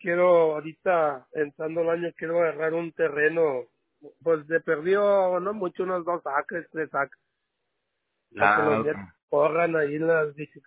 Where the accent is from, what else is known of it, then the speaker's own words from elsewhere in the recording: Monterrey, Nuevo León, Mexico; moved away as an adult; also born or lived in San Luis; now in San Antonio, United States; No, yo soy de San Luis, pero me crié en Monterrey. Y luego a los 36 me vine para acá, para San Antonio, y aquí me quedé.